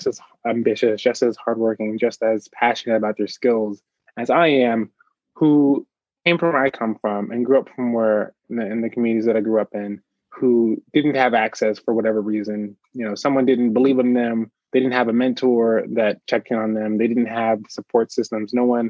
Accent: Speedway, Indiana, United States; I'm from Indiana. I'm born and raised in a small town. I grew up in a small town called Speedway, Indiana.

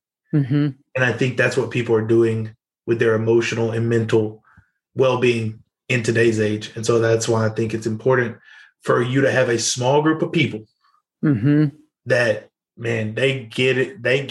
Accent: Louisiana, United States; moved away; And so when I moved to Arkansas, it was an ability for me to go, hey … I'm from Louisiana. I want to be a pastor.

